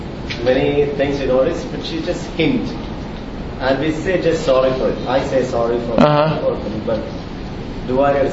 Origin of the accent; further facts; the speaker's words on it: India; moved away; This is she has a friend who's we came from India.